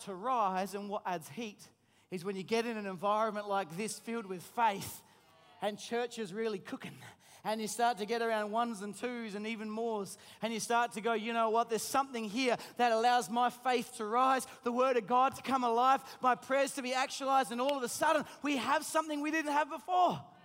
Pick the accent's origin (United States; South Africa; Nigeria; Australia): Australia; We're so Aussie, aren't we?